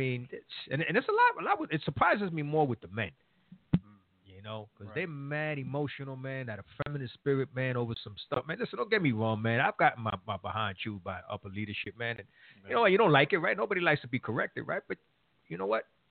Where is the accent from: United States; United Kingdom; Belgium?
United States; New York; we're originally from New York